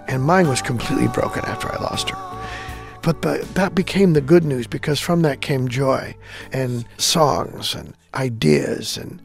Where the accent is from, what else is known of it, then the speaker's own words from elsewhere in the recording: Hanford, California, United States; And so what I did was I went back to my hometown of Hanford.